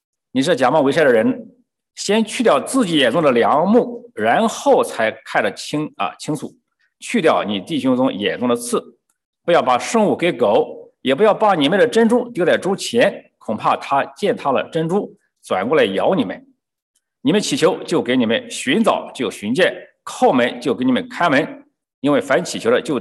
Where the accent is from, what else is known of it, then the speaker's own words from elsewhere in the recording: China; 我们中国人有句古话叫什么？